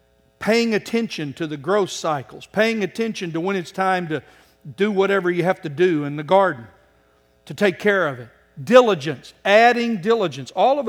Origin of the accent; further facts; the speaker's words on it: Oklahoma, United States; You sound like all the farmers I grew up around in Oklahoma.